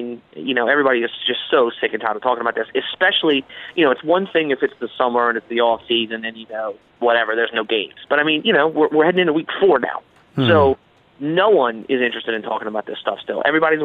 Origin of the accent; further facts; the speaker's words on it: New Orleans, Louisiana, United States; Well, they're playing Tulane, which is a school out of New Orleans, my hometown, this weekend.